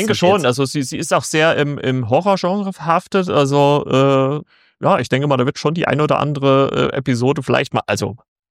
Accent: Saxony, Germany; Ich komme ja aus Sachsen und bin nach Thüringen gezogen.

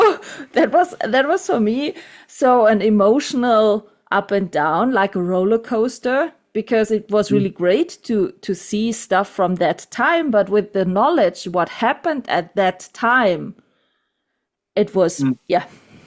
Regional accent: Germany; because this a period piece was shot here in my hometown. In the we have a really big castle here, and my hometown was for 9 months the capital of France in the Second World War.

